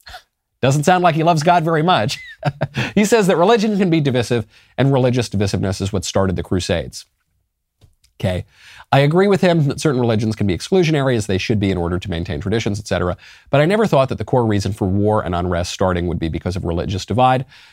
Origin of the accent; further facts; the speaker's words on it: New York, United States; also born or lived in Los Angeles, United States; Before that, I lived in LA. I moved all the way. I'm from New York. I lived in LA. I moved as far away from New York as you can within the continental United States.